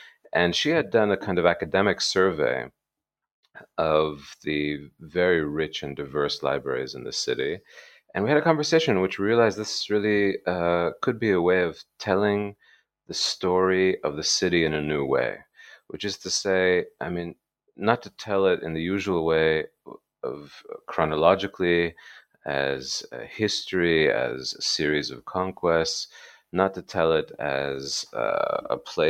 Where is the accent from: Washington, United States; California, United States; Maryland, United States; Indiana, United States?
Washington, United States; Seattle; moved away as an adult; now in Jerusalem; Well, I grew up in Seattle. My grandfather moved the family there to work at Boeing, where he stayed all his life.